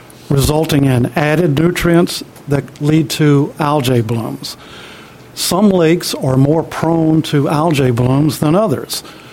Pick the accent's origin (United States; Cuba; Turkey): United States; Granite Falls; from Granite Falls.